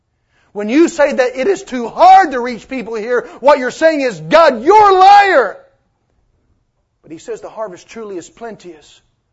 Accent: the South, United States; I grew up in the Bible Belt

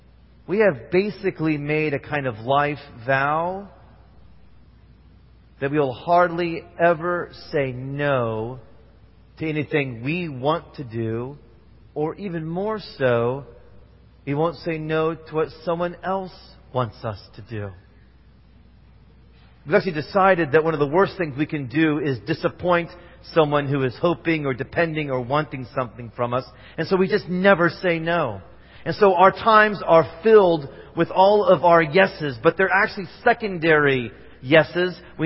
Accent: Indiana, United States; This is when I grew up in Indiana.

